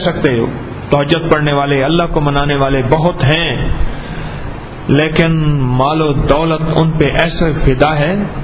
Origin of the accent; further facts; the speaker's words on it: Uch, Punjab, Pakistan; کیونکہ میں خود اچ کا ہوں